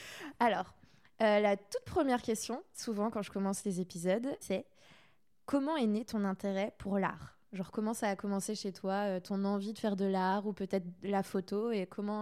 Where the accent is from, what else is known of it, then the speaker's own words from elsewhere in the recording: Brittany, France; Mais moi, je suis de Bretagne. Du coup, tu vois, genre, je suis très... Ça me fait chier d'habiter si loin de mon chez-moi, de mon fief. Je suis très chauvine. Comme tous les Bretons.